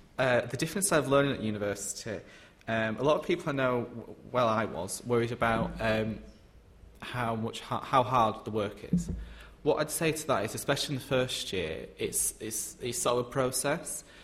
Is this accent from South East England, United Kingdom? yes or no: no; Manchester, North West England, United Kingdom; I'm not entirely sure because I'm from Manchester, so I'm from another city, so I was sort of used to it.